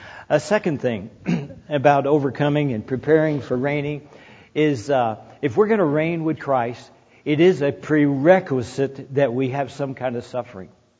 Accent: the South, United States; I grew up in the South. Education is a big deal down there to go get you a degree in all this stuff.

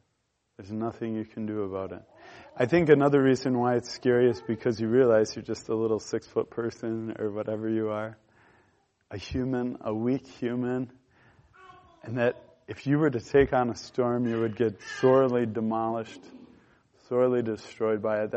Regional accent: Midwest, United States; We're from the Midwest. We're a long way from the ocean.

